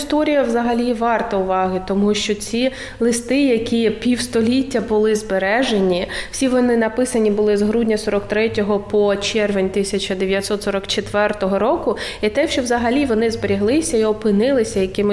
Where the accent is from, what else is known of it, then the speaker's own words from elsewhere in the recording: Lysychansk, Luhansk Oblast, Ukraine; moved away as an adult; also born or lived in Kharkiv; now in Latvia; Я сама родом з Луганщини, я навчалася і тривалий час жила в Харкові, тому я, власне, приїхала з Харкова, але народилася я в Лисичанську на Луганщині.